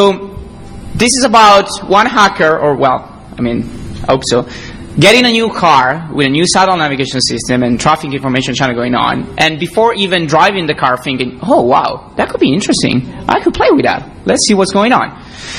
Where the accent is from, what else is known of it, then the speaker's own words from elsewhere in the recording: Italy; I'm from Italy.